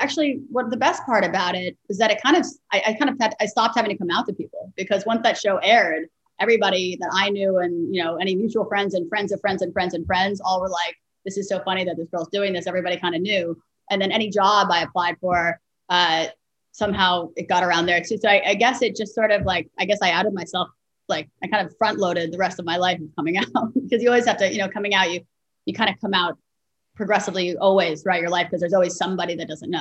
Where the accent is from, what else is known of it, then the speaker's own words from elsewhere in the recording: New York City, New York, United States; You know, I have to credit growing up in New York City, and my high school really was the most open-minded, most amazing place.